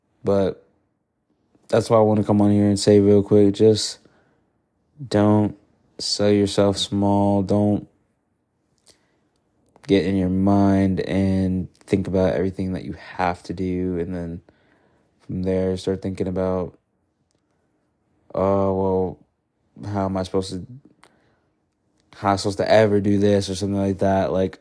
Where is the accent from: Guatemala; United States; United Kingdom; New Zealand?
United States; Yeah, I'm an American, and that's our first right